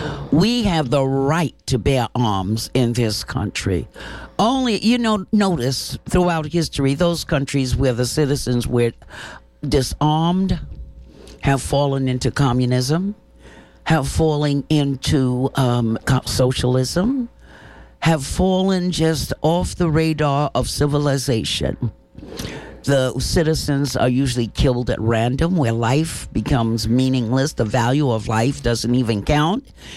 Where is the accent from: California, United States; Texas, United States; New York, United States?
New York, United States; New York City; You know, I'm from Harlem, which is a distance from upstate New York.